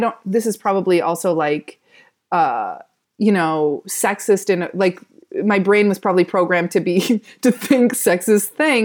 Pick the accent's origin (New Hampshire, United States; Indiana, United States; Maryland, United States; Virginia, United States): Indiana, United States; Cedar Lake; I grew up just outside of Chicago, like an hour out of Chicago, in Cedar Lake, Indiana, unless you know where Cedar Lake is. Whenever I say I'm from Indiana, people are like, Indianapolis?